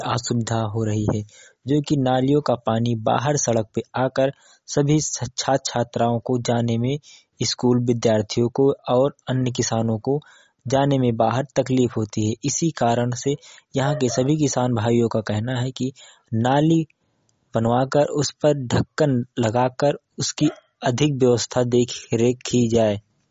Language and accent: Hindi; Ambedkar Nagar, Uttar Pradesh, India; अंबेडकर नगर जिले का रहने वाला हूँ।